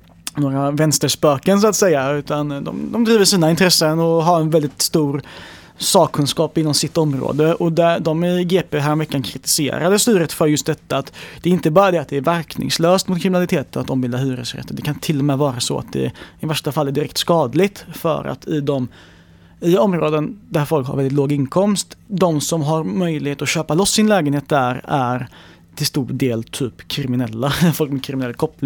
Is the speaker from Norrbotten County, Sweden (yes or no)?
no; Gothenburg, Västra Götaland County, Sweden; Jag är själv uppvuxen delvis i Rannebergen